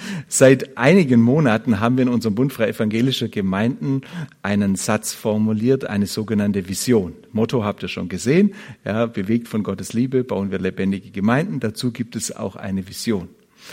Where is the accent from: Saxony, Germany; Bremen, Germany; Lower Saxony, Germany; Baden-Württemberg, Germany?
Baden-Württemberg, Germany; accent: Swabian; Bin aufgewachsen in Ostwilhernreuth, hört man vielleicht auch schon mal im Dialekt. Bin ein Württemberger Schwabe, ganz original, fühle mich sehr wohl bei euch.